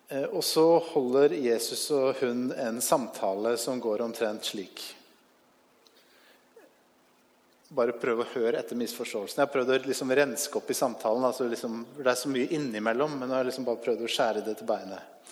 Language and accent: Norwegian; Bærum, Akershus, Norway; Jeg kommer fra Bærum.